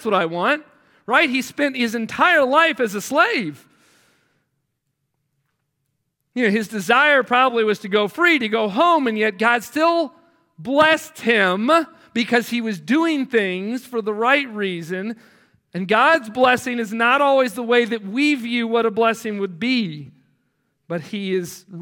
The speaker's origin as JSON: {"language": "English", "country": "United States", "said": "In many ways, being an American has made being a Christian more challenging. Not in all senses. I understand that we have many blessings as Americans, Christians."}